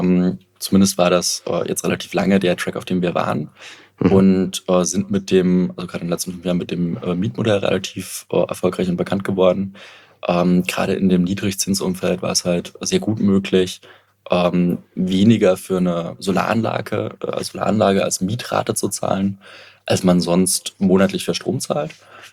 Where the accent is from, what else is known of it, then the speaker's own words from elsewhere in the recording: Dresden, Saxony, Germany; ich komme aus Dresden